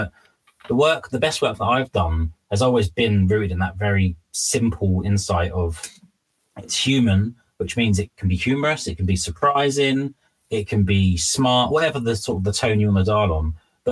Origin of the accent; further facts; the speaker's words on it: United Kingdom; And being British, it's a real contradiction